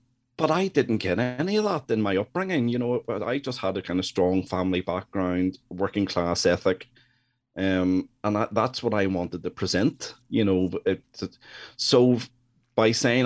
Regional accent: Northern Ireland, United Kingdom; obviously, I'm from Northern Ireland. We know what Northern Ireland is most famous for in terms of its history, its troubled history.

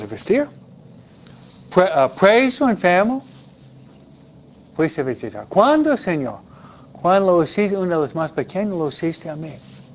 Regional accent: Michigan, United States; born there; Naciste en Michoacán y yo en Michigan.

